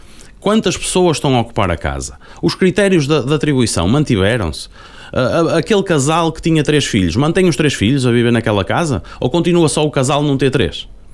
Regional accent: Vermoim, Norte, Portugal; eu sou nascido e criado aqui, portanto, para mim é fácil falar e falo com conhecimento de causa. Eu nasci no Cavaco, em Vermoim, e por lá permaneci estes últimos 34 anos

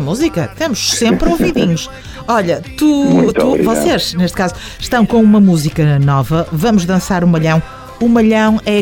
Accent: Portugal; é a nossa cara, enquanto portugueses, também faz parte da nossa herança e não há nenhum português que não saiba

